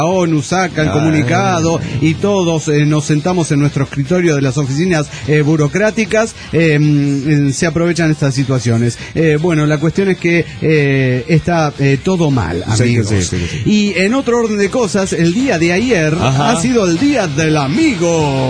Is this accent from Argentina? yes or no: yes; Argentina; now in Rio de Janeiro, Brazil; como argentina, en Brasil, residente en Brasil